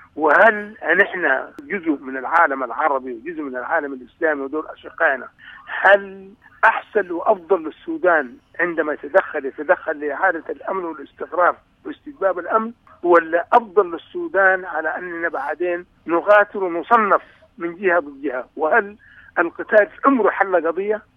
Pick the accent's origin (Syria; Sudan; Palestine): Sudan; نعم أنا من السودان